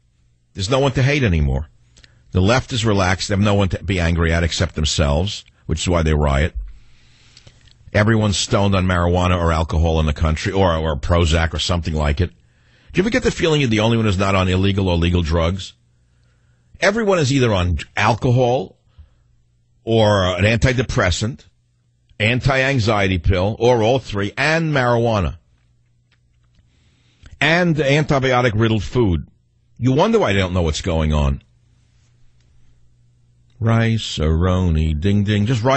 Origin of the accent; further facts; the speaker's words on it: New York, United States; I said, I'm from New York. We eat before the dinner.